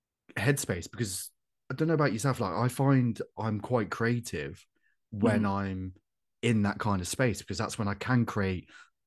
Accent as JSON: {"language": "English", "town": "Coventry", "region": "West Midlands", "country": "United Kingdom", "said": "I'm from Coventry"}